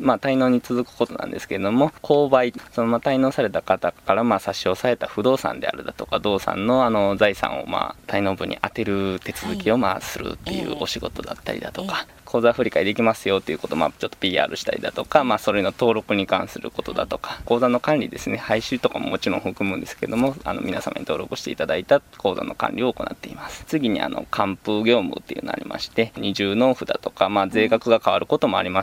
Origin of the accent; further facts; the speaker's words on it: Wakayama, Japan; 僕自身も和歌山市で生まれ育って、和歌山市のために働きたいなと思って市役所に入りました。